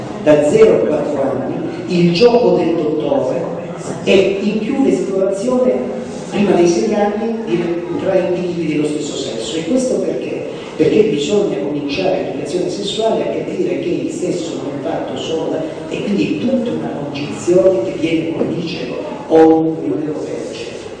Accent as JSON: {"language": "Italian", "region": "Calabria", "country": "Italy", "said": "io sono del sud, sono calabrese come voi, e sapete che noi veniamo considerati arretrati come meridionali, no?"}